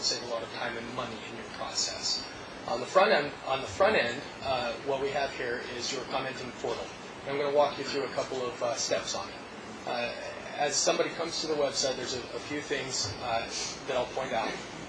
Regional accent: Salt Lake City, Utah, United States; I'm from Salt Lake City.

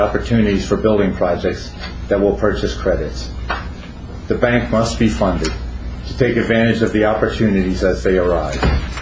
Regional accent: New Jersey, United States; I'm from Middlesex County. I'm Vice President of New Jersey Farm Bureau.

